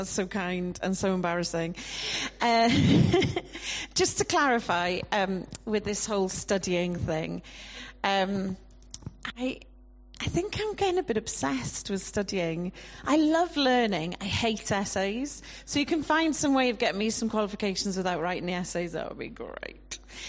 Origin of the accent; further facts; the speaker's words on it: Llanelar, Wales, United Kingdom; I grew up in Llanelar, which is 6 miles away. If you've ever been through there, it's probably the center of the universe, but we can discuss that afterwards. Growing up in the 80s, although I was born in the 70s